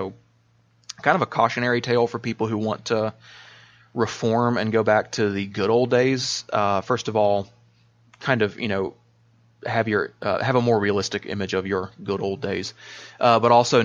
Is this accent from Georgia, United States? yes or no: yes; Tiger, Georgia, United States; But it's basically like, my hometown is Tiger, Georgia, right? It's a post office and a gas station.